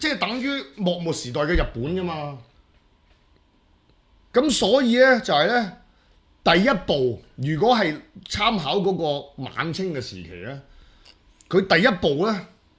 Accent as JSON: {"language": "Cantonese", "country": "Hong Kong", "said": "因為我尤其是我哋香港人啊嘛"}